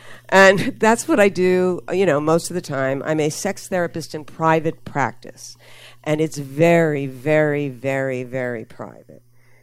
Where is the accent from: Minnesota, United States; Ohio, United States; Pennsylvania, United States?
Pennsylvania, United States; Philadelphia; in Philly, my hometown.